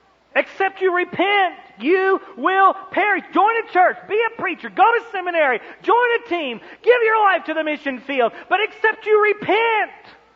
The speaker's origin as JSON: {"language": "English", "town": "Kansas City", "region": "Missouri", "country": "United States", "tie": "born or raised there", "said": "Calvary Baptist Church, Southern Baptist Church, where I grew up in Kansas City."}